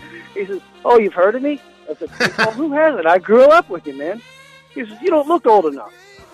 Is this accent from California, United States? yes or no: no; Maryland, United States; I'm from Maryland originally.